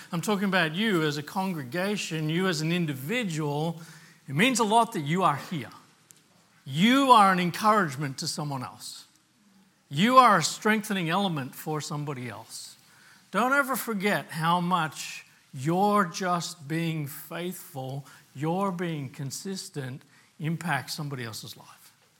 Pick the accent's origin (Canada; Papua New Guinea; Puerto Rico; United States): Papua New Guinea; Bisorio; When I was growing up in Papua New Guinea, we lived in a village called Bisorio. It was a remote village, about probably an hour and a half by small plane to the nearest town.